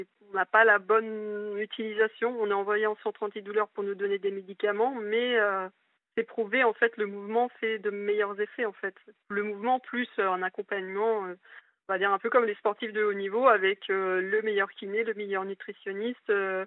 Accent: Granville, Normandy, France; je suis partie du Mont-Saint-Michel puisque je suis de Granville, pas loin.

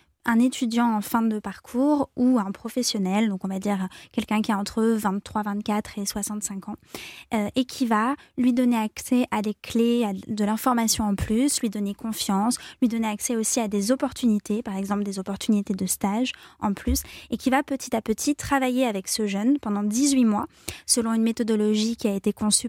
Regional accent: Auvergne-Rhône-Alpes, France; Oui, effectivement, j'ai grandi dans l'Allier. J'ai eu une enfance donc campagnarde, vraiment très heureuse.

